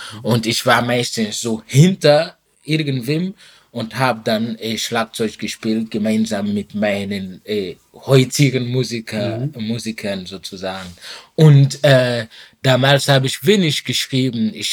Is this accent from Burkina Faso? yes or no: yes; Burkina Faso; first language Mooré; German is a second language; dann spreche ich Moré, meine Muttersprache, Französisch als Amtssprache in Burkina Faso und Deutsch.